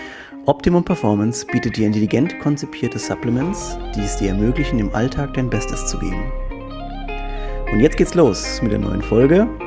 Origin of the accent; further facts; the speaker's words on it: Mannheim, Baden-Württemberg, Germany; wissen, ich bin Mannheimer.